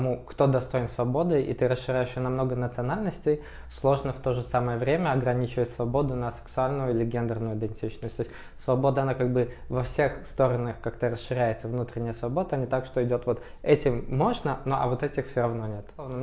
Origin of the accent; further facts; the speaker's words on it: Minsk, Belarus; я сам из Минска, и пока я жил в Минске, ну вот, в 17 лет мне было, я поступил на журфак